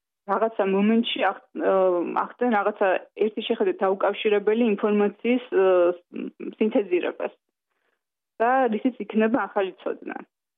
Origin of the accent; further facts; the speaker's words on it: Tbilisi, Georgia; დავიბადე თბილისში, გავიზარდე თბილისში და ჩემი ცხოვრების უძიდესი ნაწილი ჭიდროდ არის დაკავშირებული ამ ქალაქთან